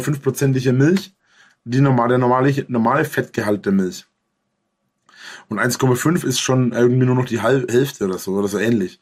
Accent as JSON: {"language": "German", "region": "Bavaria", "country": "Germany", "said": "Der Witz ist, bei uns in Franken, in Bayern, heißen die Dinger Pfannkuchen."}